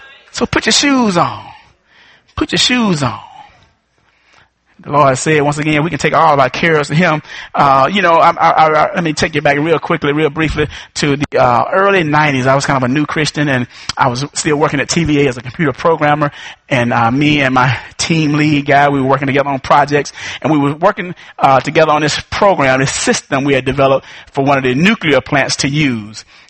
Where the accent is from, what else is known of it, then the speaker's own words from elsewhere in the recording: Arkansas, United States; I'm from Arkansas. We used to play them in football.